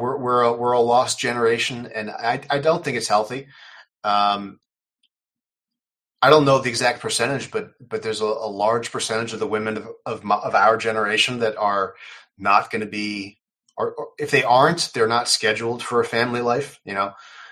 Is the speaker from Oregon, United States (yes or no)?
no; New York, United States; for someone like me growing up in New York, 9/11, there was this very cold, there was this just sudden shift in our youth